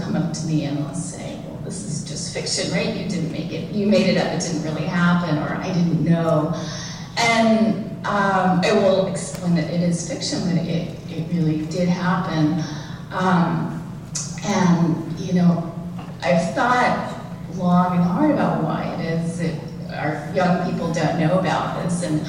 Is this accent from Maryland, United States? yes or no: no; California, United States; I know that when I was growing up in California, going to school, we weren't taught about the camps in history class.